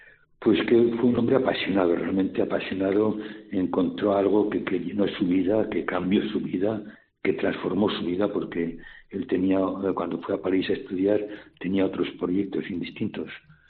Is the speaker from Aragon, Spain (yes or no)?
no; Navarre, Spain; Pues como navarros que somos